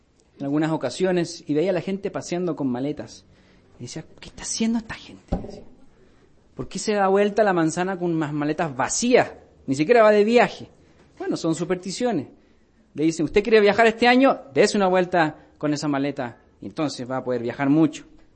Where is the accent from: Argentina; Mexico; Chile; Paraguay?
Chile; en las tradiciones y la cultura de donde yo vengo, no se destila la borrachera como tal el 25 de diciembre. Se acumula al 1 de enero. Ahí viene la buena. En Chile, el 1 de enero se ve la gente en el suelo.